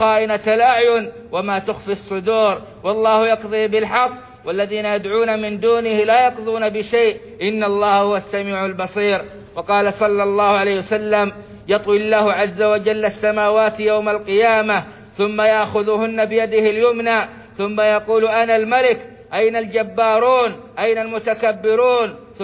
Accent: Saudi Arabia; ما زالت جائحة كورونا لم تنتهي من بلادنا السعودية ولا من غيرها من البلدان

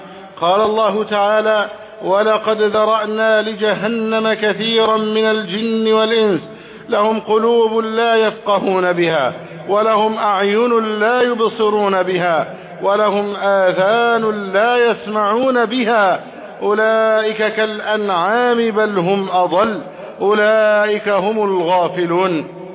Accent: Egypt

